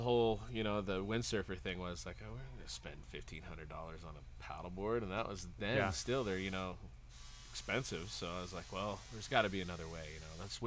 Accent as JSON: {"language": "English", "region": "California", "country": "United States", "tie": "born or raised there", "said": "coming from growing up in the Bay and surfing all the time, coming here being landlocked"}